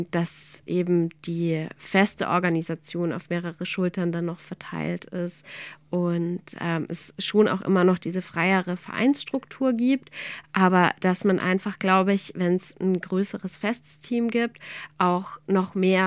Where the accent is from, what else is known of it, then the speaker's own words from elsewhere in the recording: Nuremberg, Bavaria, Germany; Ja, also als Nürnberger natürlich, wenn man als Nürnberger Auto fährt und Radio hört, dann natürlich stößt man auch auf Radio Z.